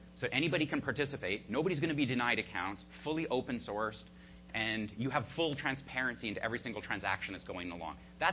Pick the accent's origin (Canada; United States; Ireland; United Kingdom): Canada; Like, well, a lot of us from Canada, we're from Canada.